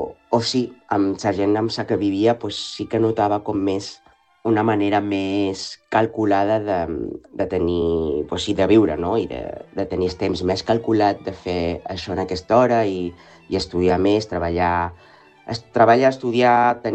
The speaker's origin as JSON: {"language": "Catalan", "town": "Ibiza", "region": "Balearic Islands", "country": "Spain", "said": "quan els dic que som d'Eivissa, diuen... És un clàssic."}